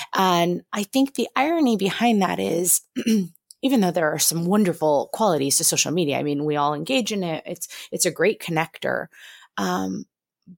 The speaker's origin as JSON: {"language": "English", "region": "New England", "country": "United States", "tie": "born or raised there", "moved": "as an adult", "lives_now": "Arizona, United States", "said": "my husband and I relocated from New England out to Arizona about seven, almost 8 years ago. And when we moved out here, you know, we were both raised in New England, where we had really strong roots and strong connections."}